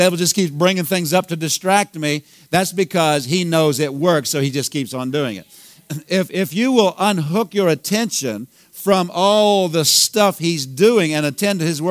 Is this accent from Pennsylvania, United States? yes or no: yes; Pennsylvania, United States; I grew up in Pennsylvania, and there was Amish here too.